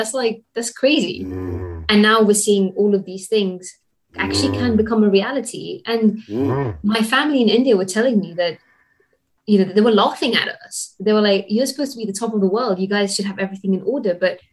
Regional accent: Gibraltar; now in London, United Kingdom; I grew up in Gibraltar

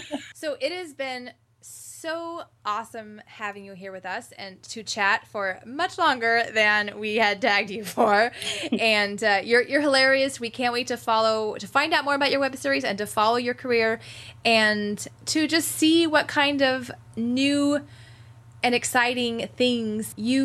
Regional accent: Ireland; Like, look, I worked on Outlander, and you're hot, and I'm Irish, so we need to talk.

